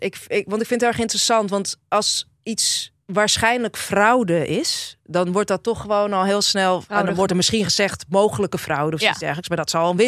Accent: Amsterdam, North Holland, Netherlands; ik als Amsterdammer dan opgegroeide Amsterdammer

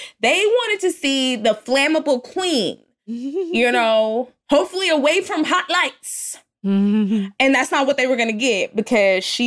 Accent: Texas, United States; Now listen, I'm from Texas.

